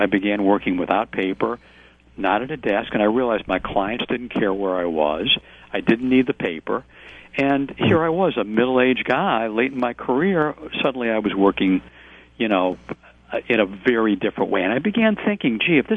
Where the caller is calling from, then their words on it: Wisconsin, United States; I am calling from Wisconsin at the moment.